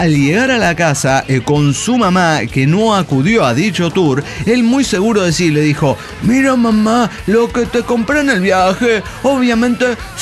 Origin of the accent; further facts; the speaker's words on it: Acapulco, Guerrero, Mexico; now in Ecatepec, Mexico; por lo que decidí radicarme en este municipio, Ecatepec. Entonces, así como yo llegué desde Acapulco a Ecatepec.